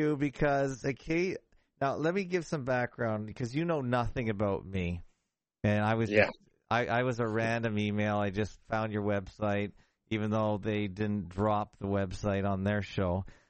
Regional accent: Toronto, Ontario, Canada; because obviously I'm from Toronto.

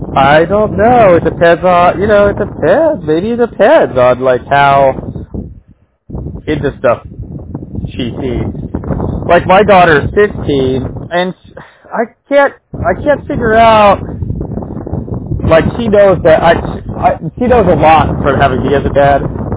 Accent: United States; You know what? I'm American, so I don't really get irony.

